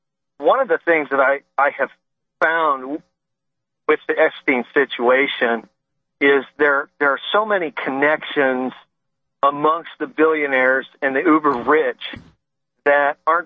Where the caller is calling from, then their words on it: Columbus, Ohio, United States; And of course I'm calling from Columbus, Ohio